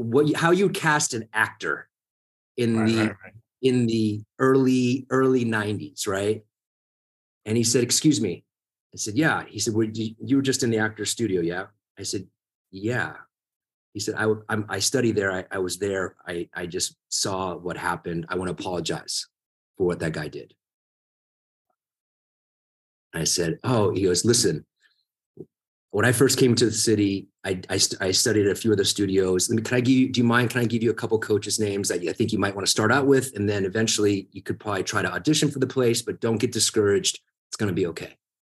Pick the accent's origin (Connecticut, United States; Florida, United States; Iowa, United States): Florida, United States; Tampa; I'm from Tampa.